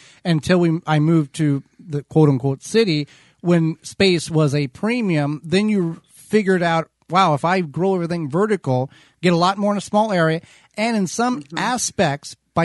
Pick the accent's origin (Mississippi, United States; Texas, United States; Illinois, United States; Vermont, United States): Illinois, United States; now in Central Wisconsin, United States; Yeah, when I moved up here with Holly, 2010-ish. I'm from Southern Illinois.